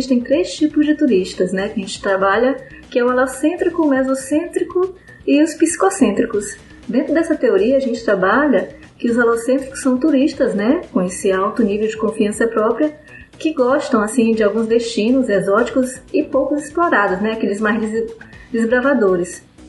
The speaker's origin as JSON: {"language": "Portuguese", "town": "Boa Vista", "region": "Roraima", "country": "Brazil", "said": "Eu venho aqui diretamente do norte de Boa Vista, Roraima"}